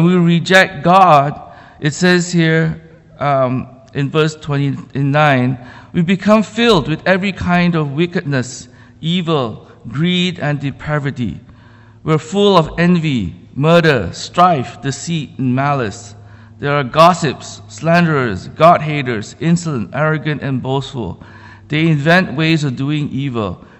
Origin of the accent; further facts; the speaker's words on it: Malaysia; as a child growing up in Malaysia